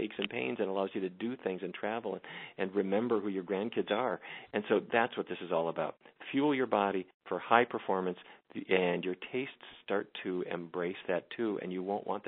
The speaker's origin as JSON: {"language": "English", "region": "North Dakota", "country": "United States", "tie": "born or raised there", "said": "where I grew up in near the Canadian border, there was not so much of it"}